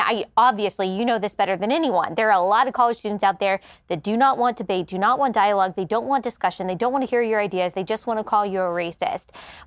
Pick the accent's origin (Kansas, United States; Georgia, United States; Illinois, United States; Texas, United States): Texas, United States; Dallas; Because I grew up in the Bible Belt in Dallas, and I went to a Christian school, kindergarten through 12th grade.